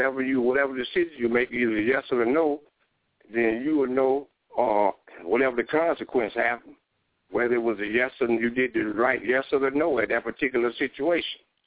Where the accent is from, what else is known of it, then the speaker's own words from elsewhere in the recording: Florida, United States; I'm from Florida. Y'all know about Florida hurricane.